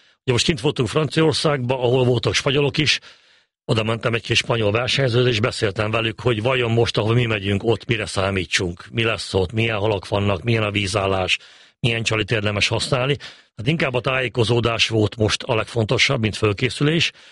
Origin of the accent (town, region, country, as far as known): Csongrád-Csanád, Hungary; born or raised there